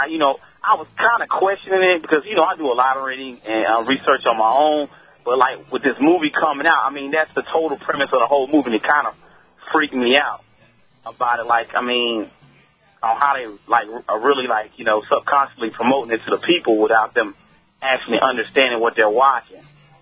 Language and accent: English; North Carolina, United States; And I'm from North Carolina, but I can't pick it up.